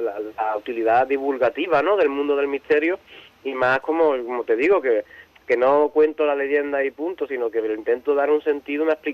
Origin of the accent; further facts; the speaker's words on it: San Fernando, Andalusia, Spain; saben que soy de San Fernando, la mayoría de mi grupo también